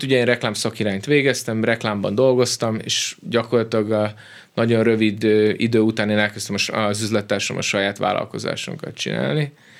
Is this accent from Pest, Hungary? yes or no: yes; Budaörs, Pest, Hungary; A Budaörsön nőttem föl.